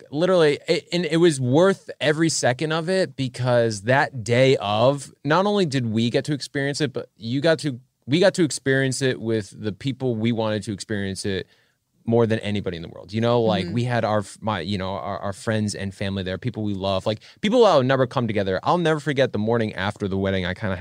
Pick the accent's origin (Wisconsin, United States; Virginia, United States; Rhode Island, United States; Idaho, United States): Rhode Island, United States; it's just my home state, and I have a lot of pride.